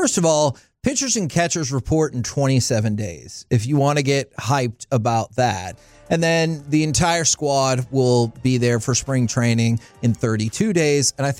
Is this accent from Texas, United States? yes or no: yes; Texas, United States; I was born and raised in the Metroplex, and I love the Rangers.